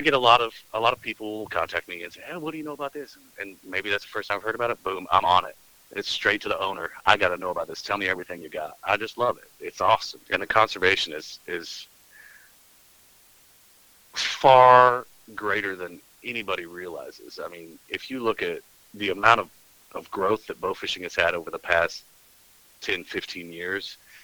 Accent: Oklahoma, United States; moved away; Bow fishing starts way back when I was a kid, and I grew up in the Oklahoma panhandle with absolutely zero water.

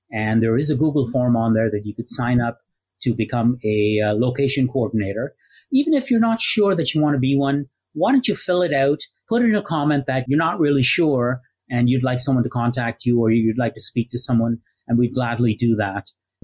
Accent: Montreal, Quebec, Canada; I grew up in Montreal

